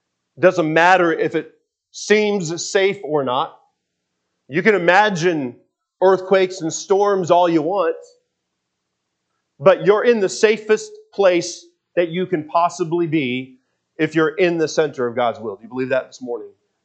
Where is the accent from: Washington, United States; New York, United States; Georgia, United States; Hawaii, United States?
Washington, United States; Seattle; and I grew up in Seattle. So they're in the Seattle area connecting different places around Lake Washington and the Puget Sound.